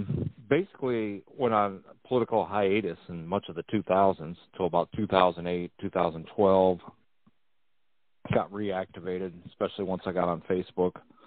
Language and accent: English; Michigan, United States; I was raised in a very conservative background. I come from West Michigan